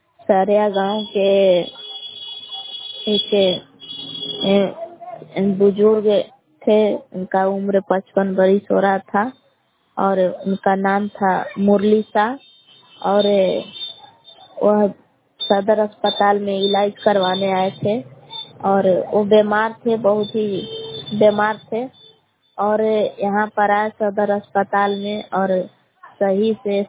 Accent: Belaon, Bihar, India; ग्राम बेलाव जिला कैमूर बाबूगांव की निवासी हूँ।

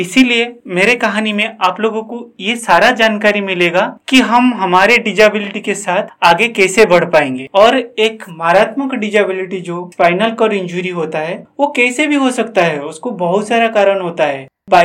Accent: Odisha, India; मैं पुरी जिला उड़ीसा का रहने वाला हूँ।

